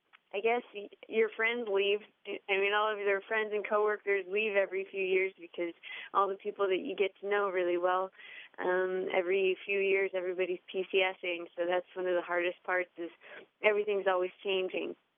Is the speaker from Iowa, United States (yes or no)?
yes; Orange City, Iowa, United States; Home, originally I grew up in Orange City, Iowa.